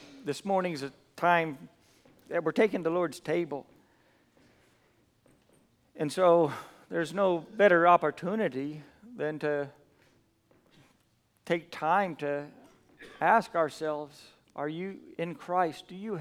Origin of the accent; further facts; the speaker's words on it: New Zealand; also born or lived in California, United States; I came from California, but most of you know I was just 5 years old when I came to New Zealand. So I'm more Kiwi than Californian, but all my family is Californian.